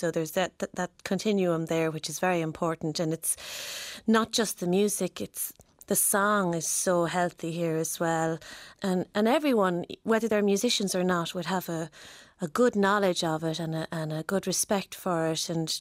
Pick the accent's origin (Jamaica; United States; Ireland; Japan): Ireland; Dunquin, Munster; growing up in Dunqueen, we read that book in primary school.